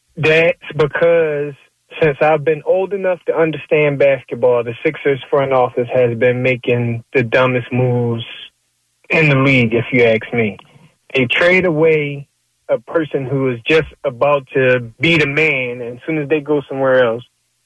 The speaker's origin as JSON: {"language": "English", "region": "Pennsylvania", "country": "United States", "said": "I grew up a Lakers fan, bro. I'm from Southwest all day, but I'm a Lakers fan."}